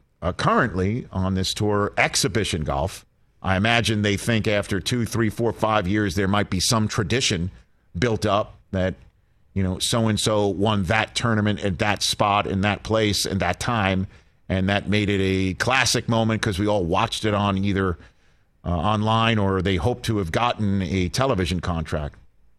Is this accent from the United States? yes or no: yes; Staten Island, New York, United States; did you see that there the Godfather home in Staten Island, my hometown?